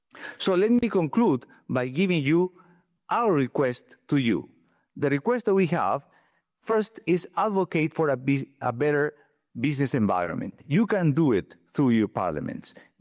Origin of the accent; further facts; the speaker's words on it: Peru; I'm originally from Peru.